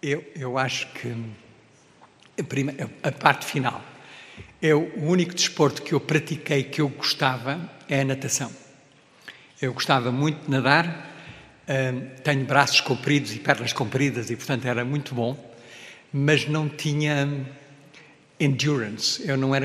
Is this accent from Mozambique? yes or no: yes; Mozambique; born there; Eu nasci em Moçambique